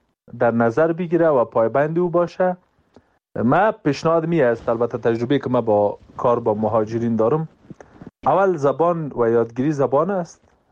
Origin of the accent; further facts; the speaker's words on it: Afghanistan; با هموطنان ما به عنوان یک افغان